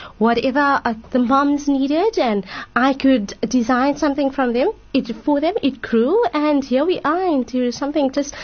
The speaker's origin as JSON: {"language": "English", "town": "Johannesburg", "region": "Gauteng", "country": "South Africa", "said": "I'm from Johannesburg"}